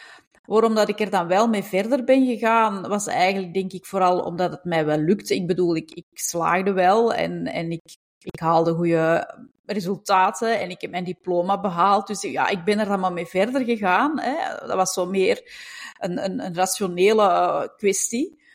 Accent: Belgium; Ik kom uit België, dat hoor je ongetwijfeld. Ik woon in Antwerpen.

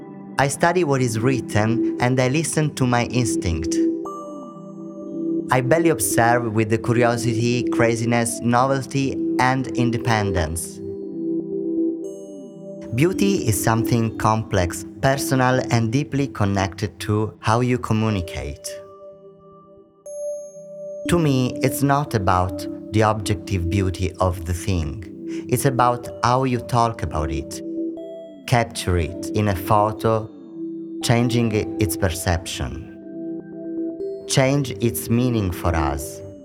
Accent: Southern Italy, Italy; I'm a designer from Southern Italy.

